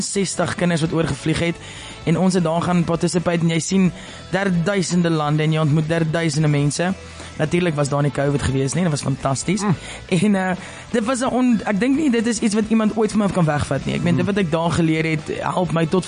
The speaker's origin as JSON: {"language": "Afrikaans", "town": "Richards Bay", "region": "KwaZulu-Natal", "country": "South Africa", "tie": "born or raised there", "said": "Ek het groot geword, ek is gebore in Richards Bay, in die Natal, so, sorry mense, ek is natuurlijk een shakie"}